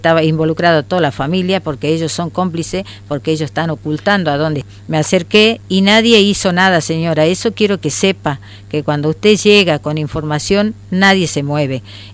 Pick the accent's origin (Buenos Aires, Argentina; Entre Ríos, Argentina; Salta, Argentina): Salta, Argentina; Orán; porque nosotros somos de Orán.